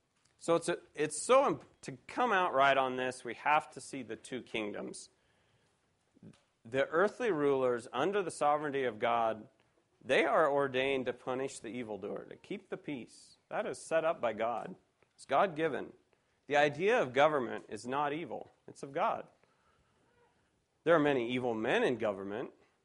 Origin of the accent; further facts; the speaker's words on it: California, United States; You know, I'm from California, and we have the infamous high-speed rail out there